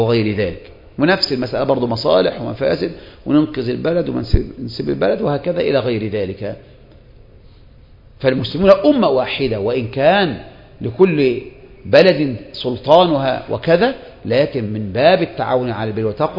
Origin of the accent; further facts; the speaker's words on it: Egypt; now in Sudan; مثل ما قامت الثورة عندنا في مصر وتكلم من تكلم